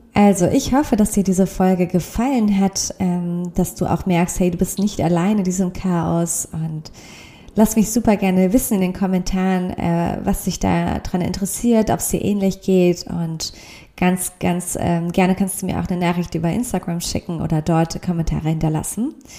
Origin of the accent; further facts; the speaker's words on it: Mainz, Rhineland-Palatinate, Germany; now in Nagold, Germany; ich liebe meine Heimatstadt Mainz und meine neuen Freundinnen hier in Nagold